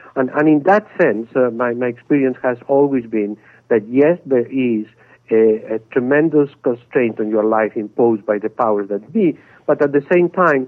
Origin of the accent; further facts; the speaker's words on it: Spain; moved away as an adult; also born or lived in Paris; I grew up in Spain during the Franco dictatorship, and very early on, as early as being 16 years old, I engaged in the underground resistance against the dictatorship